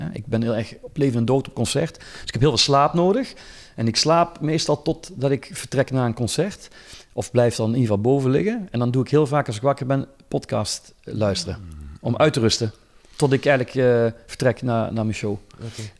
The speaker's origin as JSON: {"language": "Dutch", "town": "Neerpelt", "region": "Limburg", "country": "Belgium", "lives_now": "Antwerp, Belgium", "said": "ik woon hier voor niks in Antwerpen. Ik kom uit Neerpelt, Limburg, fantastisch, top. Ik ben naar Antwerpen gegaan omdat voor mij dit creatieve pool was."}